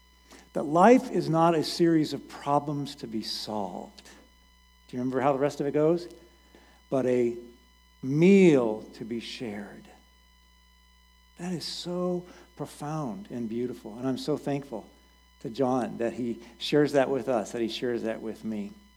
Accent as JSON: {"language": "English", "region": "Indiana", "country": "United States", "tie": "born or raised there", "also_born_or_lived": "Washington", "lives_now": "Ottawa, United States", "said": "Now, I grew up in Indiana, so I knew the Midwest"}